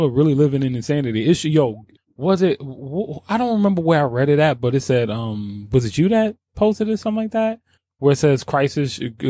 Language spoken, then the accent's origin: English; New York City, New York, United States; Speaking as a New Yorker